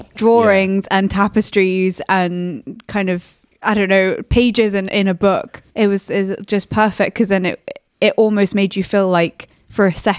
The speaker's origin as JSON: {"language": "English", "country": "United Kingdom", "said": "Just because they were so serious and they were so deadpan, and being British, that's totally my humour."}